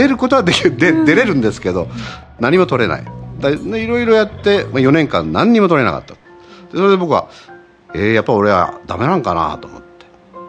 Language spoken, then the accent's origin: Japanese; Oita, Japan; 僕は大分県なんですけど